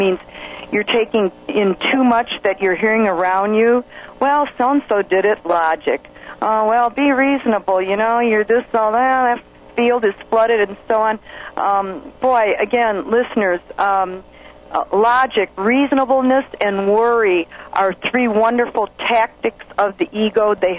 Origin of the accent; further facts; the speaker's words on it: Midwest, United States; I thought you were going to ask me, when am I coming home? I'm from the Midwest.